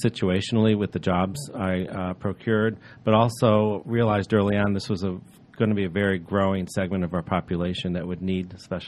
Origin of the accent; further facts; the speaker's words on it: Chicago, Illinois, United States; I hail from the Chicago area